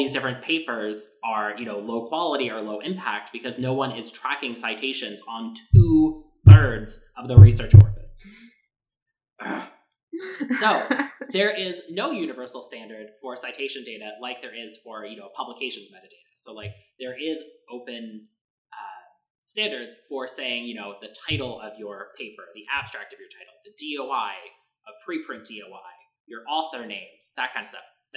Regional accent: United States; You know, we're American here. I signed it this morning.

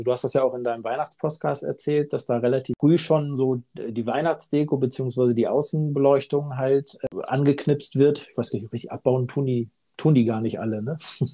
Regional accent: Glückstadt, Schleswig-Holstein, Germany; ich komme ja aus Glückstadt, das ist so bei Hamburg

